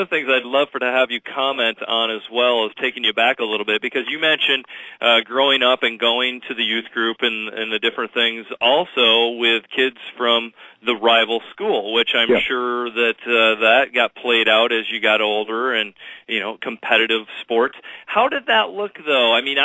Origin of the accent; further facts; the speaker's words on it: Michigan, United States; because I grew up here in Michigan